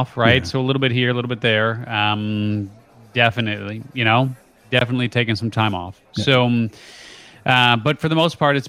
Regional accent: San Diego, California, United States; San Diego.

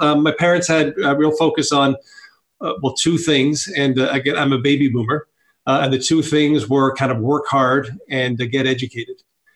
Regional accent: Toronto, Ontario, Canada; So I grew up in Toronto. Parents arrived in Canada in just after they got married in the mid-50s.

